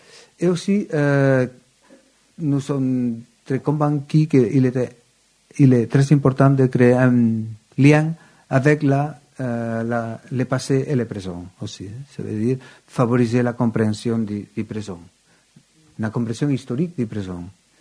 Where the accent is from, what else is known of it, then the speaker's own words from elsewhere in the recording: Catalonia, Spain; French is a second language; Et maintenant, chez nous, en Catalogne, nous sommes en train de l'approbation d'une autre loi